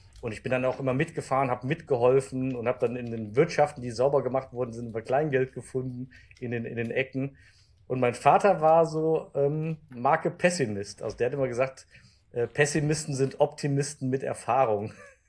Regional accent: Koblenz, Rhineland-Palatinate, Germany; born there; Ja, aufgewachsen bin ich geboren in Koblenz-Metternich, und zwar in einem Bundeswehrkrankenhaus, weil meine Mutter es nicht mehr in einem normales Krankenhaus geschafft hat. Ich war dann doch ein bisschen eiliger dran, wie geplant. Am 10. April 1969

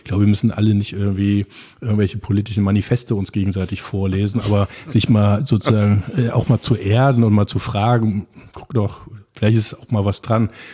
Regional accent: Cologne, North Rhine-Westphalia, Germany; born there; Nein, ich bin ja gebürtiger Kölner

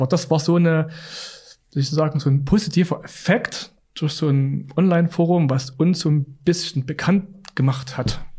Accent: Chemnitz, Saxony, Germany; Ich komme aus Chemnitz, aus dem Erzgebirge. Und wenn ich da bin, muss ich Fahrrad fahren.

